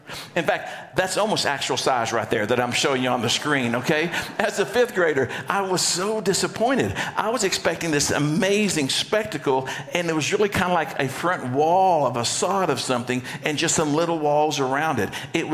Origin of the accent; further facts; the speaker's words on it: Texas, United States; And as you know, I grew up in Texas, and there was something that happened about this time of year every year in Texas as a youngster growing up.